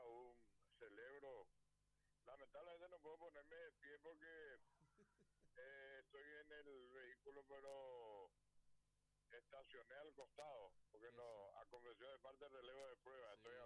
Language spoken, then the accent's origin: Spanish; Paraguay; los paraguayos que vivimos acá, ¿verdad? Porque vos sabés que no somos de por acá.